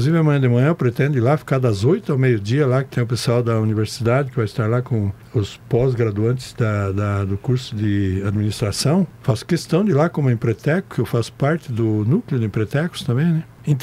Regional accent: Marechal Cândido Rondon, Paraná, Brazil; also born or lived in Rio Grande do Sul; Ah, cara, eu sou rondonense nato, né? Eu nasci no Rio Grande do Sul, mas eu sou rondonense.

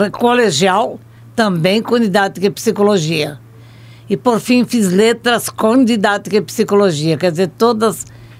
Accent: Itapiranga, Santa Catarina, Brazil; born there; Eu nasci em Itapiranga, Santa Catarina, em 1942. … já falecidos.

